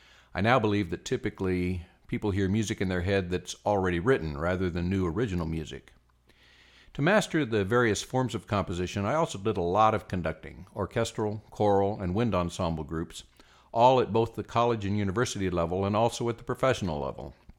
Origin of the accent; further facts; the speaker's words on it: Oklahoma, United States; also born or lived in Kansas; I grew up in Oklahoma and Kansas